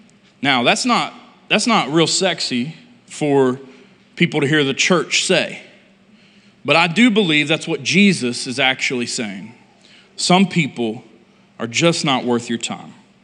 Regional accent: West Virginia, United States; We're from West Virginia, and we use sayings like that.

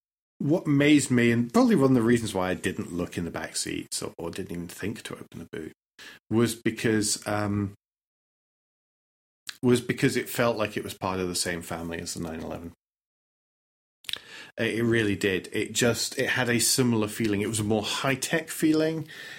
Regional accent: United Kingdom; that I, being British and polite

